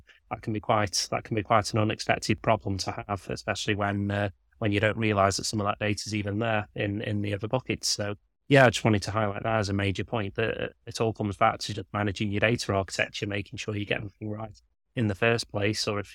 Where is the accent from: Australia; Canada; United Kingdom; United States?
United Kingdom; Stoke-on-Trent, West Midlands; but I'm from Stoke, words often get lost in translation. Weird version of English we speak over here.